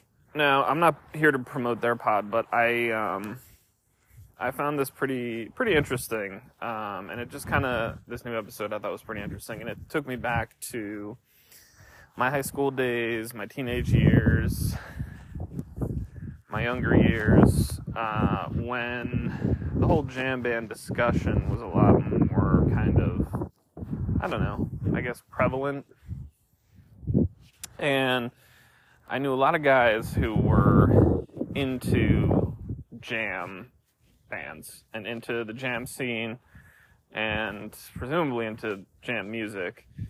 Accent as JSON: {"language": "English", "region": "Connecticut", "country": "United States", "said": "And I'm from Connecticut, which is sort of jam band territory."}